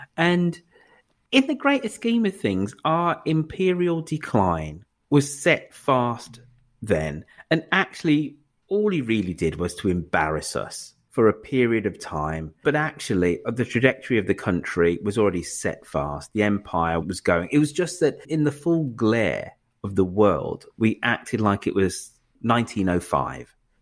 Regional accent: Birmingham, West Midlands, United Kingdom; So I'm a Brummie, and this family did a lot for

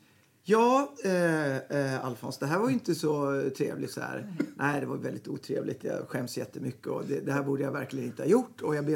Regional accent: Gävle, Gävleborg County, Sweden; Jag är bondpojke från Gävle.

